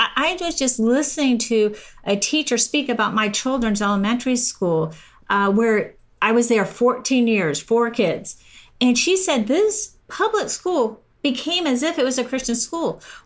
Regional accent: Temecula, California, United States; born or raised there

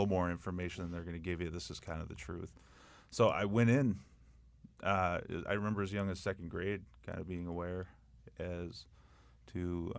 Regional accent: Minnesota, United States; So I'm from the Red Lake Nation, Band of Ojibways in Minnesota, and I got a little bit of Seneca in me too.

